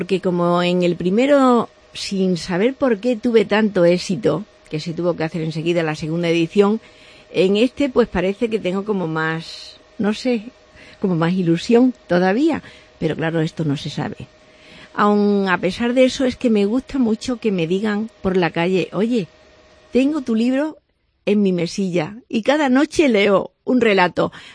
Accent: Cáceres, Extremadura, Spain; Mi tierra cacereñina y también mi calle Caleros

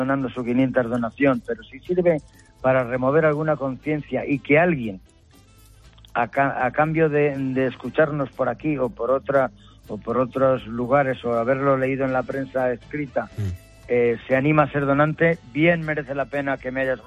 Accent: Socuéllamos, Castilla-La Mancha, Spain; born there; now in Burgos, Spain; Hice mi primera donación en el pueblo donde yo nací. Yo llevo 47 años en Burgos, pero nací en un pueblo de Ciudad Real que se llama Socuéllamos.

